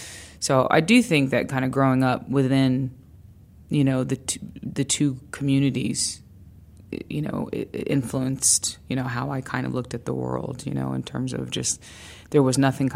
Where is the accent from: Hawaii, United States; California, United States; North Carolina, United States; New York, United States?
North Carolina, United States; Greensboro; Well, for me, it's just Greensboro. Like, it just represents my hometown